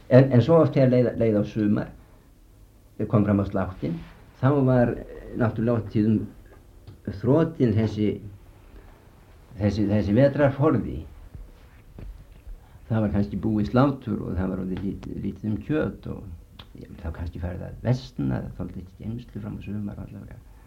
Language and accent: Icelandic; Western Region, Iceland; þá var á þeim árum sem ég var krakki og alast upp í Borgarfirði, þá var þar mikil fátækt